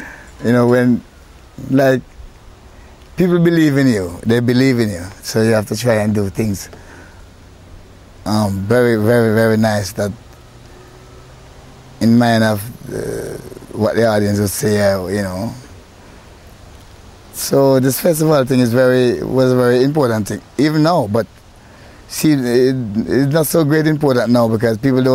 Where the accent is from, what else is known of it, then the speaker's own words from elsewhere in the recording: Trench Town, Kingston, Jamaica; And I was in Trainstown. I grew up in Trainstown.